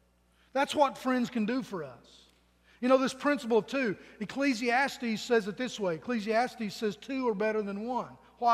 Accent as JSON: {"language": "English", "region": "Virginia", "country": "United States", "tie": "born or raised there", "said": "Back when I was just a young kid growing up in Virginia, when I was 10, 11, 12 years old, there was a family in our community that kind of befriended me."}